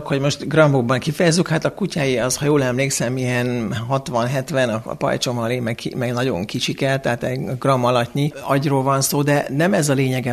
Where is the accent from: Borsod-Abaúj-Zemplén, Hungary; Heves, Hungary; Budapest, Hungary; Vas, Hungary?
Budapest, Hungary; Egyrészt nem Budán születtem, hanem Budapesten, illetve pesti oldalon, tehát hogy mondom, mi a tisztviselőtelepen laktunk.